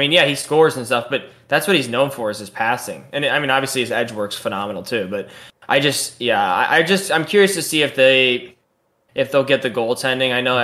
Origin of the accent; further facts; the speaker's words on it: St. Louis, Missouri, United States; I'm from St. Louis, so it's not even like I like hate the Leafs.